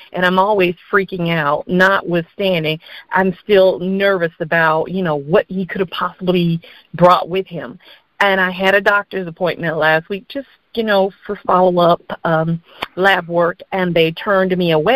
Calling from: West Palm Beach, Florida, United States; I'm calling from West Palm Beach.

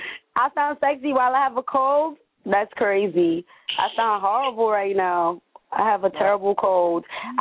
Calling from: Queens, New York, United States; calling from New York. We're calling from Queens.

